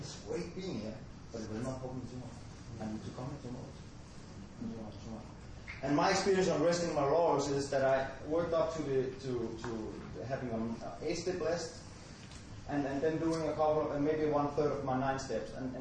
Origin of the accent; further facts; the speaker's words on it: Copenhagen, Capital Region, Denmark; I'm an alcoholic from Copenhagen.